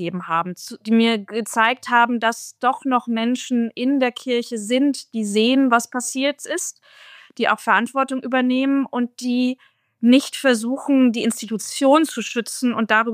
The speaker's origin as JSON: {"language": "German", "region": "Bremen", "country": "Germany", "tie": "born or raised there", "said": "Ich bin in Bremen aufgewachsen. Da ist man als Katholikin sehr in der Minderheit."}